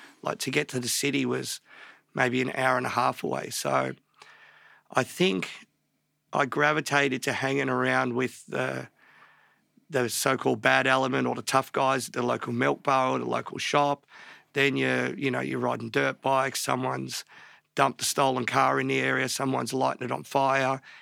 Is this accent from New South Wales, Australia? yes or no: no; East Preston, Victoria, Australia; Born in Panch Hospital in Northcote in like early 70s. Grew up in an area called East Preston.